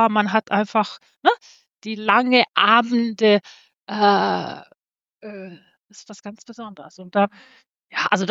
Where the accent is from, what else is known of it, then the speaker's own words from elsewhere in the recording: Helsinki, Uusimaa, Finland; born there; German is a second language; Also in Finnland lebt man immer irgendwo in Nähe des Wassers. Also ich bin in Helsinki geboren.